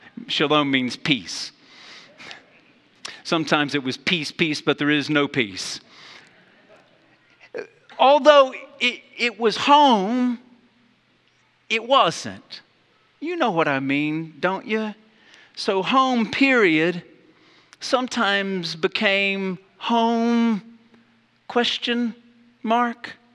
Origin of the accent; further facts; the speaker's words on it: Wichita Falls, Texas, United States; born there; I was born in Hardscrabble, Texas, Wichita Falls by name.